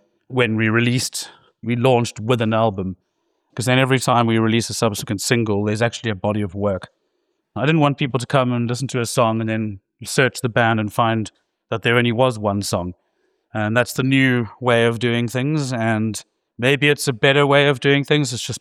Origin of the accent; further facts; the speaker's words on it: Hout Bay, Western Cape, South Africa; my time growing up in Hout Bay, actually